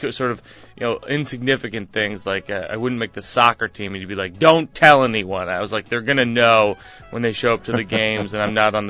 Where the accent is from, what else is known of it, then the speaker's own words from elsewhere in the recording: Massachusetts, United States; I grew up in Massachusetts when I was in high school